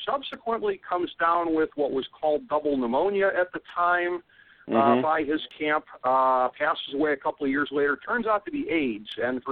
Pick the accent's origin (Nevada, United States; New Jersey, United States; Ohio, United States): Ohio, United States; Cleveland; And again, my hometown Cleveland Browns